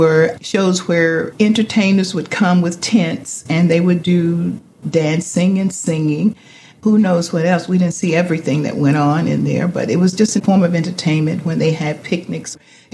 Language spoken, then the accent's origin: English; Nesbitt, Mississippi, United States; born there; I was born in Nesbitt, Mississippi. It's a small town. It's a northern Mississippi town. Most of the people in that community were related to me, either on my father's side or my mother's side.